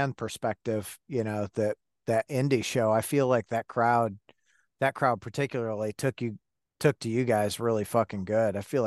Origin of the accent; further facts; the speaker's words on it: Detroit, Michigan, United States; I was super stoked. I grew up in Detroit and it was like, you know, my wife is like, what's going on?